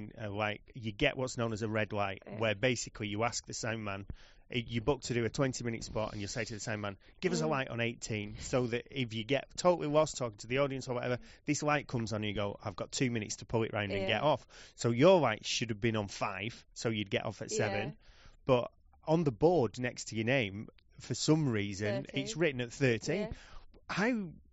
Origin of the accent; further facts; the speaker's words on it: Oldham, North West England, United Kingdom; I'm from Oldham and they all sound like me in Oldham.